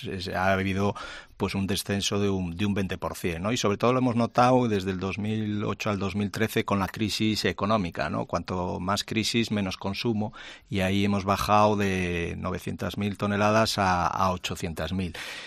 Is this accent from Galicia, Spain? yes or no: yes; Galicia, Spain; El coste depende, como buen gallego decimos, depende, ¿no?